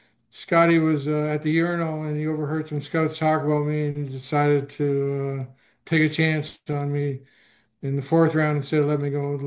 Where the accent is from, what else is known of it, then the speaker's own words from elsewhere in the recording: Kirkland Lake, Ontario, Canada; Growing up in Kirkland Lake, I was going to Denver University the whole time, Division One.